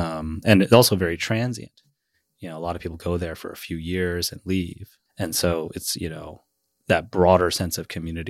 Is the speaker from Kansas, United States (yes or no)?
no; New Orleans, Louisiana, United States; I grew up in New Orleans where crime was always bad.